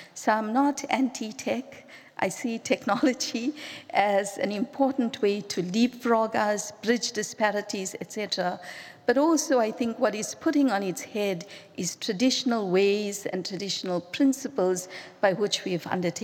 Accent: South Africa; I come from South Africa. I'm a third generation South African. And I was considered I'm still a black South African. And living in apartheid South Africa

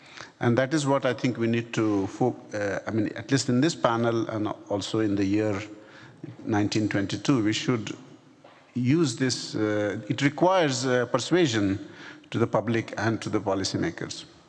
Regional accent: India; since I come from India.

